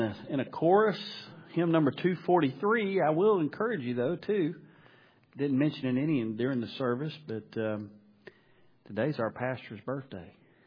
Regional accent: Greenwood, Arkansas, United States; I'm not from Alexandria. I'm from Greenwood, Arkansas. But I have a burden not to go to a KEI and work in Corinth. I have a burden to go to struggling churches in western Arkansas and eastern Oklahoma

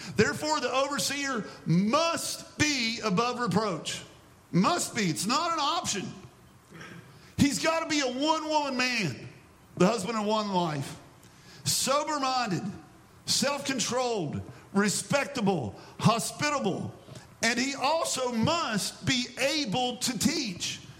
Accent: West Virginia, United States; he started making fun of me because I was from West Virginia.

